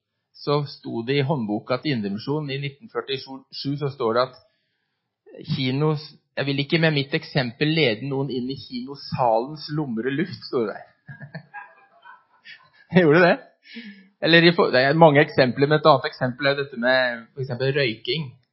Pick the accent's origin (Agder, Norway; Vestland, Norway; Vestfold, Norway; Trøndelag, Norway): Agder, Norway; Mandal; jeg var veldig heldig når jeg vokste opp her i Mandal.